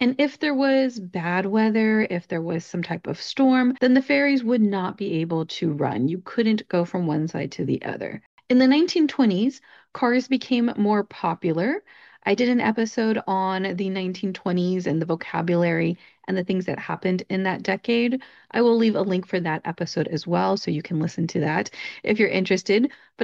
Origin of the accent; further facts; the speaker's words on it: California, United States; I am a teacher and I'm from the United States and specifically California.